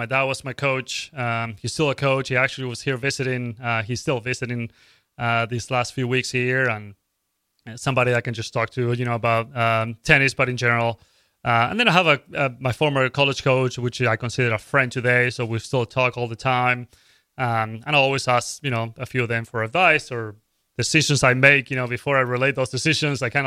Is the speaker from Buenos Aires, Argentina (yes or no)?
no; Córdoba, Argentina; I was born in Cordoba, Argentina. Born and raised there.